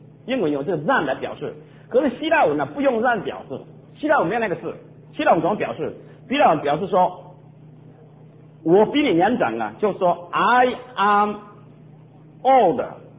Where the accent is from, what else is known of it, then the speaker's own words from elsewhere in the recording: China; 我们不是说犹太人，我们中国人一样，很幸亏啊，我是在家里面的首生的男孩子。